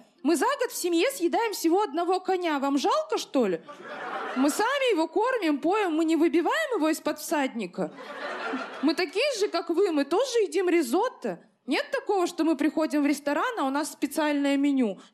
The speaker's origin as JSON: {"language": "Russian", "country": "Kazakhstan", "moved": "as an adult", "lives_now": "Moscow, Russia", "said": "я по национальности казашка, и год назад переехала в Москву."}